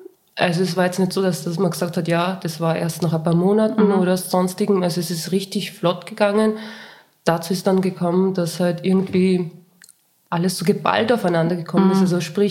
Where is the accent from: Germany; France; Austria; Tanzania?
Austria; Linz, Upper Austria; ich komme aus Linz, bin 30 Jahre alt